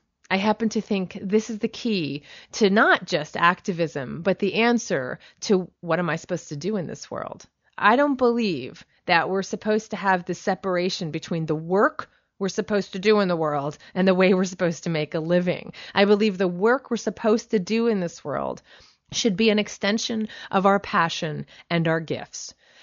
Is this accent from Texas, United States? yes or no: no; New Jersey, United States; I'm from New Jersey, so I used to walk around the mall, and there's a lot of malls in New Jersey